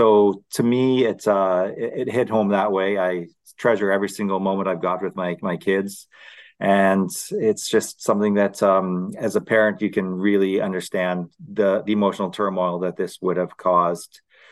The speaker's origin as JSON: {"language": "English", "town": "London", "region": "Ontario", "country": "Canada", "tie": "born or raised there", "said": "But personally, myself, I grew up in London, Ontario."}